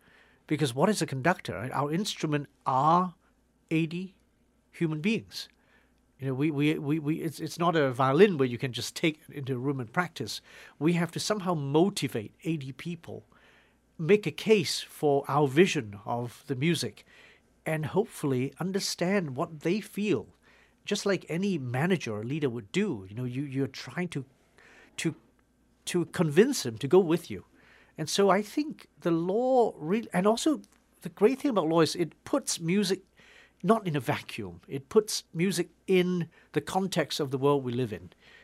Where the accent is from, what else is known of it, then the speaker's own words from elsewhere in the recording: Hong Kong; growing up in Hong Kong, which is not really in the Western classical tradition. Well, we do, because Hong Kong was a British colony for many, many years. So we do get raised that way.